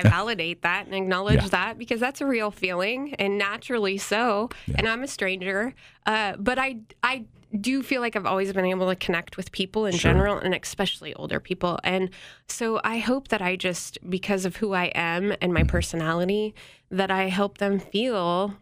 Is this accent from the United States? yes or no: yes; Avon, United States; now in St. Augustine, United States; Yeah, I grew up in Avon. Okay. I moved to St. Augustine.